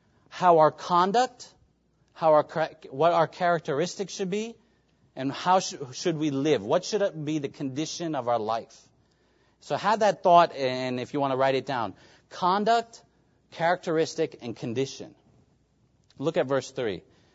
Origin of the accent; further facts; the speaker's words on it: New York, United States; now in Apex, United States; I'm not here from New York by chance. I know I'm not in here in Apex, in Morrisville, by chance.